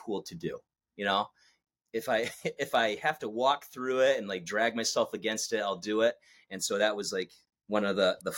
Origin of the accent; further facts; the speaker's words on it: Boston, Massachusetts, United States; you know, I'm 50 minutes from Boston. Boston kid.